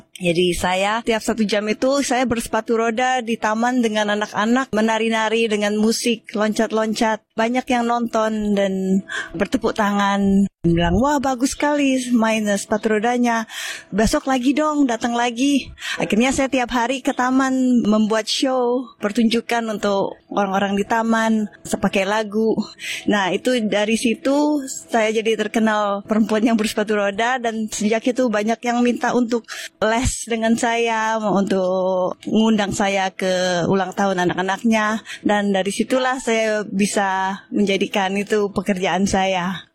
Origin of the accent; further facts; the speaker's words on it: Jakarta, Indonesia; now in Melbourne, Australia; Saya berasal dari Jakarta dan pindah ke Melbourne tahun 98 saat kerusuhan. Lalu sudah di Melbourne 25 tahunan.